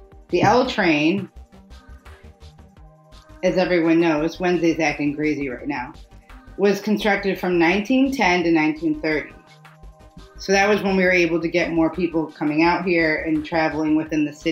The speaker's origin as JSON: {"language": "English", "region": "Rhode Island", "country": "United States", "accent": "Rhode Island", "said": "my Rhode Island accent's coming out right now."}